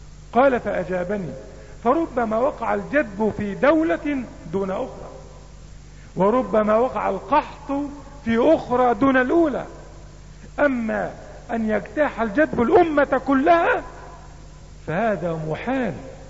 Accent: Egypt; وفي بلادنا مصر حدث أكثر مما حدث في بلاد العالم

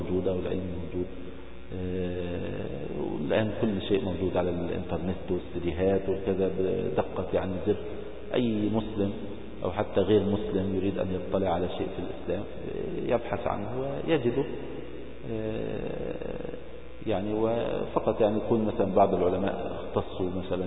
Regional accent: Egypt; عندنا في مصر أيضا الأديرة القديمة

